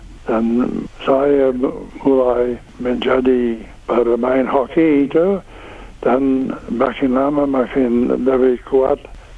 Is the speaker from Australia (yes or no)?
yes; Australia; Indonesian is a second language; saya orang Australia.